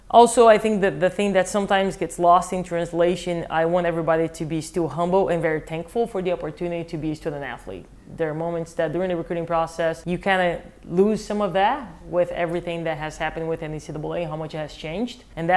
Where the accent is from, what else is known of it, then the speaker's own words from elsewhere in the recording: Brazil; also born or lived in North Dakota, United States; Miami, South Florida, and where I grew up in Brazil is similar. The weather, the people, the culture, the food, and etc.